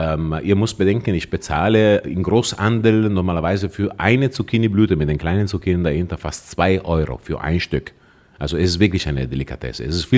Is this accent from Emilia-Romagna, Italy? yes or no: yes; Emilia-Romagna, Italy; Natürlich zu Hause bei mir, in meiner Heimat.